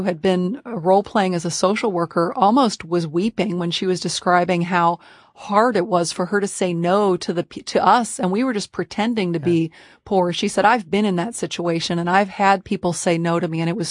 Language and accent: English; Kentucky, United States; I grew up in Northern Kentucky myself, and I think people don't understand that poverty's everywhere.